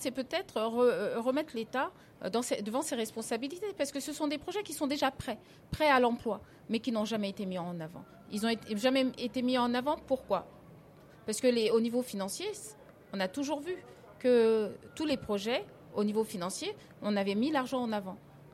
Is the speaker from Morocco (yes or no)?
no; Mali